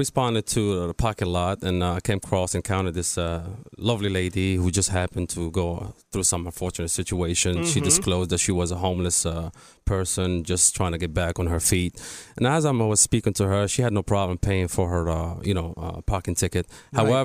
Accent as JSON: {"language": "English", "town": "Casablanca", "region": "Casablanca-Settat", "country": "Morocco", "tie": "born or raised there", "second_language": "English", "moved": "yes", "lives_now": "United States", "said": "Born and raised in Casablanca, Morocco, came to the U.S. in 2001, and I was determined to better myself."}